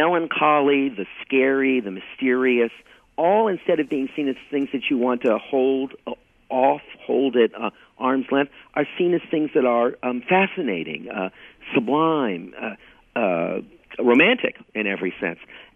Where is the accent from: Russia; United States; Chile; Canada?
Canada; Montreal, Quebec; I think as a kid growing up in Montreal, I've never known a more beautiful time than about 5 o'clock on a winter evening.